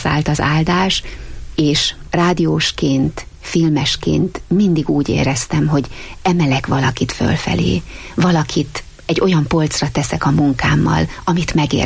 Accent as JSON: {"language": "Hungarian", "town": "Sátoraljaújhely", "region": "Borsod-Abaúj-Zemplén", "country": "Hungary", "tie": "born or raised there", "said": "A férjemmel úgy terveztük az életünket, hogy Sátoraljaújhelyen maradunk. Mind a ketten ott születtünk, ott volt és ott van a családunk, ott vannak, akik szeretnek minket."}